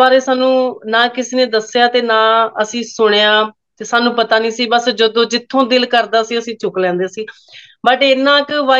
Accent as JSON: {"language": "Punjabi", "town": "Majri", "region": "Punjab", "country": "India", "tie": "born or raised there", "said": "ਬਚਪਨ ਸਾਡਾ ਸਾਡੇ ਪਿੰਡ ਮਾਜਰੀ, ਲੁਧਿਆਣਾ ਜ਼ਿਲ੍ਹਾ ਦੇ ਵਿੱਚ ਮਾਜਰੀ ਪਿੰਡ। ਅਸੀਂ, ਮੈਂ ਉੱਥੇ ਹੀ ਜੰਮੀ ਪਲੀ ਹਾਂ, ਵੱਡੀ ਹੋਈ ਹਾਂ, ਉੱਥੇ ਹੀ ਸਾਡੀ ਸਕੂਲਿੰਗ ਆ। ਫਿਰ ਜਦੋਂ ਅਸੀਂ ਪ੍ਰੋਫੈਸ਼ਨਲੀ ਆਪਣੀ ਸਿੰਗਿੰਗ ਨੂੰ ਅਪਣਾਇਆ ਤੇ ਫਿਰ ਅਸੀਂ ਲੁਧਿਆਣੇ ਸ਼ਿਫਟ ਹੋ ਗਏ"}